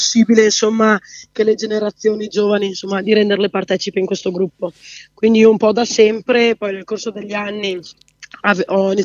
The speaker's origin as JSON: {"language": "Italian", "town": "Frassenè", "region": "Veneto", "country": "Italy", "said": "Sì, io sono da Frassenè, appunto, dove è nata tutta l'associazione"}